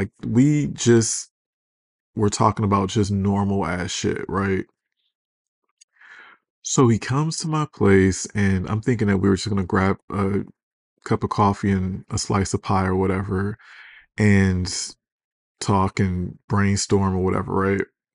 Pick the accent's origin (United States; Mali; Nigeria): United States; Detroit, Michigan; Like, I'm from Detroit, you know?